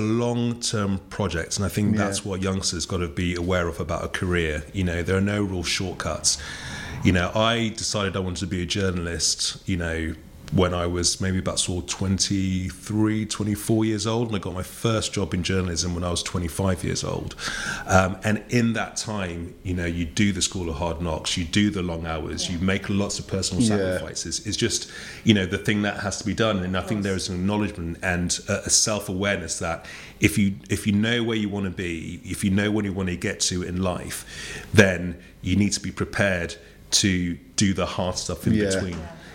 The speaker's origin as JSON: {"language": "English", "country": "United Kingdom", "said": "I'm proudly British. I'm proudly, you know, West African"}